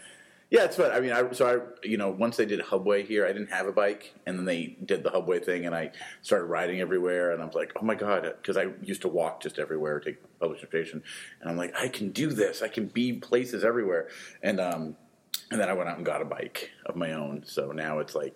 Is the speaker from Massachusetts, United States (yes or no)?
yes; Massachusetts, United States; now in Somerville, United States; I am from a lot of places, but mainly the South Shore. So Quincy, Taunton, Hull, Weymouth, Braintree.